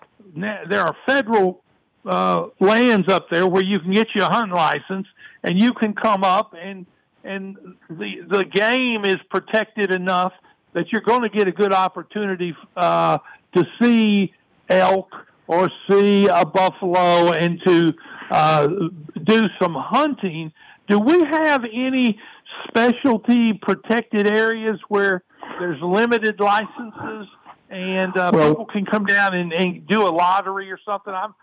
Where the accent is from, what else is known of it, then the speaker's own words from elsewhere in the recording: Oklahoma, United States; I grew up in Oklahoma